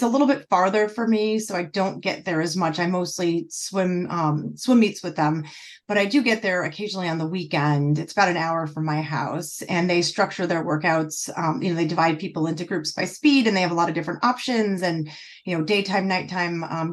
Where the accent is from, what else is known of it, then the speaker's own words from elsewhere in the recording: Northeast, United States; born there; now in Florida, United States; I'm not originally from Florida. I was born in the Northeast, so in the cold and lots of indoor pools and no outdoor pools. So I moved down here.